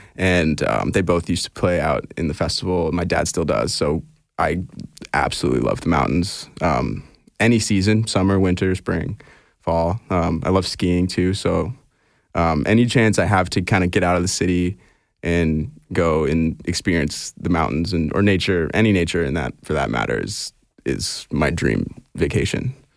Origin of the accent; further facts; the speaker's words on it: Houston, Texas, United States; And I was born in Houston when my mom was playing in the HSO and my dad was in the opera.